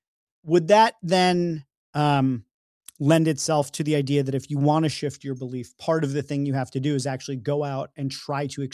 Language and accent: English; New York, United States; I mean, I'm from New York, so like pizza is just life.